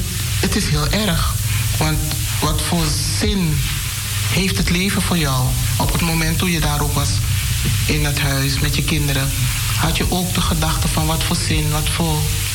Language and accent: Dutch; Suriname; want ik ben Surinamer, ik ben geen Antilliaan.